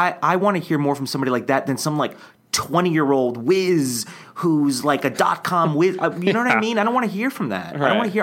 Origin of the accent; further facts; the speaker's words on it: New York, United States; also born or lived in New Jersey; New York. I was born in New Jersey, and then I grew up in New York.